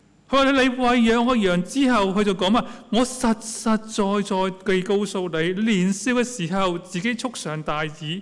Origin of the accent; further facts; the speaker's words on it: China; 我们中国人有个说话怎样，一次不忠百次不勇。